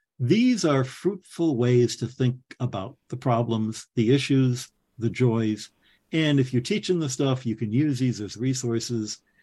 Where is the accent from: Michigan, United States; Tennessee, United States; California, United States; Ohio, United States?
Michigan, United States; I was worse because I grew up in the Thumb part of Michigan